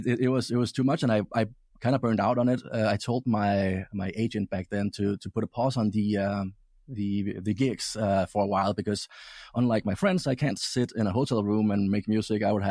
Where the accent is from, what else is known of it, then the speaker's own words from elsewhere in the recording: Denmark; English is a second language; Well, the background is I'm from Denmark, grew up there and started out really young with radio stuff when I was, I think, 10 years old or something like that.